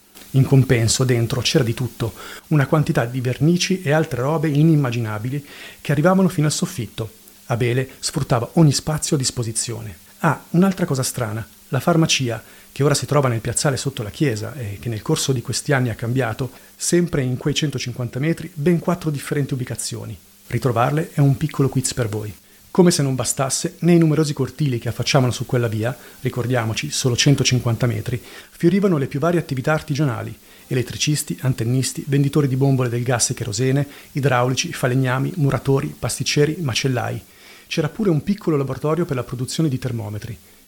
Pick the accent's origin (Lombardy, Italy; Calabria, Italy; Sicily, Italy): Lombardy, Italy; Casnate con Bernate; Siamo a Casnate Convernate, il mio paese. Qui sono nato, cresciuto e ancora adesso abito.